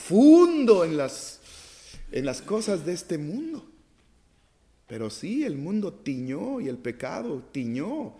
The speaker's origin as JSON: {"language": "Spanish", "town": "Cárdenas", "region": "Tabasco", "country": "Mexico", "tie": "born or raised there", "said": "me acuerdo la plaza de medio allá en mi pueblo, en Cárdenas, Tabasco, el parque"}